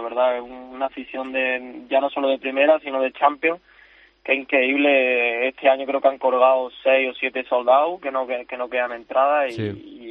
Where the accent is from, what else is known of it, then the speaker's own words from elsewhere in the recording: Puente Genil, Andalusia, Spain; de un pueblo, de Puente Genil.